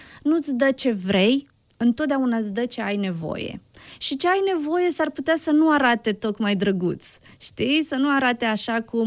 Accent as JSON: {"language": "Romanian", "town": "Dorohoi", "region": "Botoșani County", "country": "Romania", "tie": "born or raised there", "said": "pentru că eu acolo am crescut în Dorohoi."}